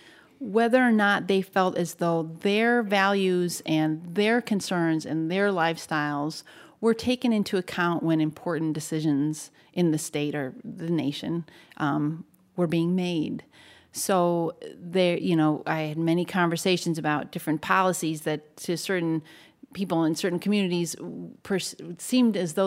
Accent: Wisconsin, United States; Wisconsinite. I thought of myself as a small town Wisconsin person. I learned pretty quickly that my hometown, 7,000 people, now 9,000 or 10,000, is not small town Wisconsin, right?

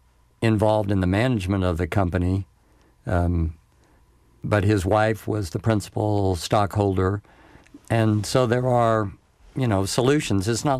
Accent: Texas, United States; I'm from Texas.

